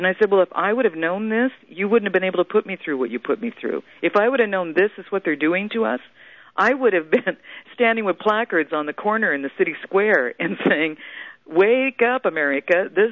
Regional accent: Midwest, United States; And so my fault that I grew up in the Midwest

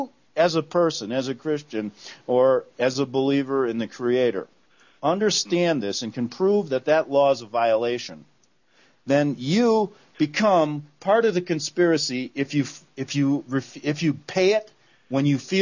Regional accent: Chicago, Illinois, United States; who was the bishop from my hometown, Chicago

